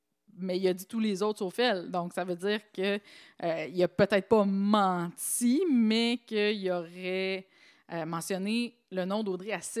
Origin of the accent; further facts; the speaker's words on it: Rouyn-Noranda, Quebec, Canada; Nous, on vient de Rouyn-Noranda